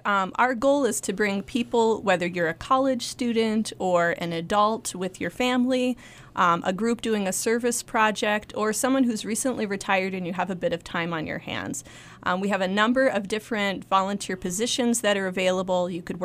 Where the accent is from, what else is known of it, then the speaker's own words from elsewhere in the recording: Illinois, United States; now in Las Cruces, United States; I'm not from here, no. I'm actually from Northern Illinois. And I moved to Las Cruces about a year and a half ago with my husband and two young children from Kigali, Rwanda